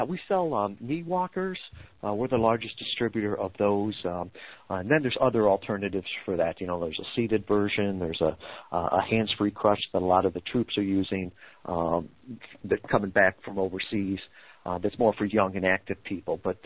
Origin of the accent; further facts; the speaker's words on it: Kalamazoo, Michigan, United States; Sure. I am from Kalamazoo, Michigan. Yes, it really exists.